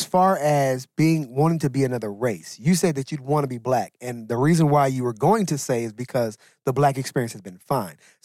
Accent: Haiti; also born or lived in Boston / Atlanta / Kennesaw; now in United States; oh, well, I was, you know, Haiti, then Boston, and then, you know, Atlanta and Kennesaw

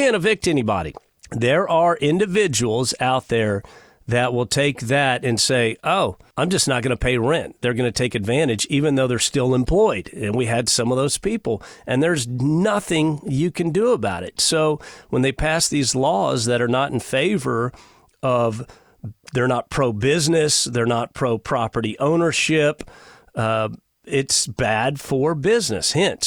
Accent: Texas, United States; I grew up on the Texas coast. I love the Texas coast.

